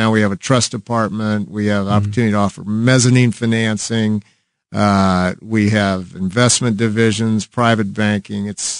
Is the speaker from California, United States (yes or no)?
no; Kansas City, Missouri, United States; I grew up in Kansas City, Rockers High, went to the University of Missouri, started in journalism.